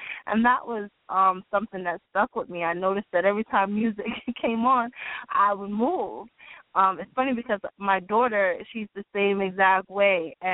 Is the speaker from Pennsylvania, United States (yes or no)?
no; Bronx, New York, United States; now in Paterson, United States; full years since I've been located in Patterson, New Jersey. As you said before in the beginning, I'm originally from the Bronx.